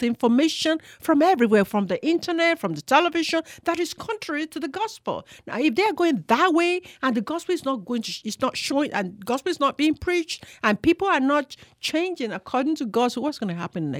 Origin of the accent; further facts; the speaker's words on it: Nigeria; When I was growing up in Nigeria